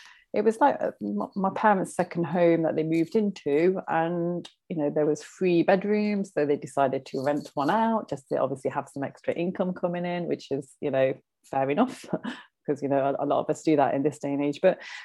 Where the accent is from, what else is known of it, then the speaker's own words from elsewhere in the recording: Coventry, West Midlands, United Kingdom; born there; Yeah, I was born in Coventry.